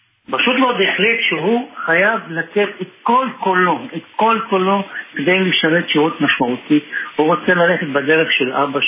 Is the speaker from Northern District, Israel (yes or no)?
yes; Yarka, Northern District, Israel; אמנם אנחנו במקור מירקה, כשנולד בירקה, בית ממש בין 400 מעל 400 שנה